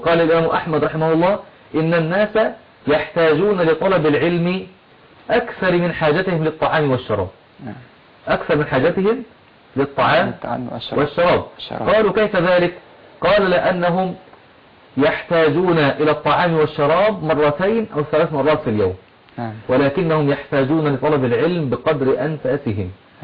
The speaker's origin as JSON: {"language": "Arabic", "country": "Egypt", "said": "نحن عندنا في مصر وفي غيرها من بلاد المسلمين الكتب في البيوت ولكن لا يقرأ فيها أحد."}